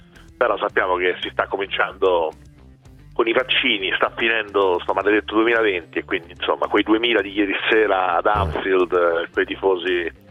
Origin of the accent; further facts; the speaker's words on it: Milan, Lombardy, Italy; Io sono della Bovisa